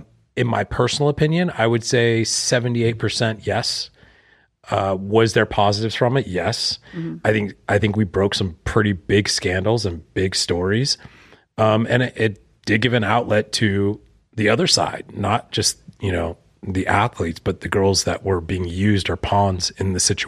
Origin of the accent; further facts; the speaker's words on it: California, United States; OC, I'm from Orange County. So I saw the Real Housewives and I was just like, wow, I'm like, these are all my neighbors.